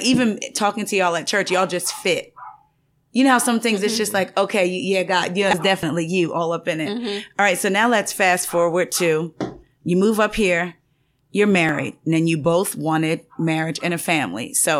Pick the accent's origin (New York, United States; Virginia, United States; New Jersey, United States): New Jersey, United States; I'm from Jersey, so.